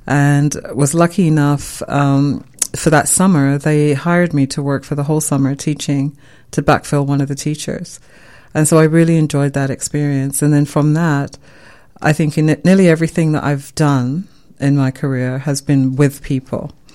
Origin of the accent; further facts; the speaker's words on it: England, United Kingdom; I grew up in England, and during school, didn't do well in math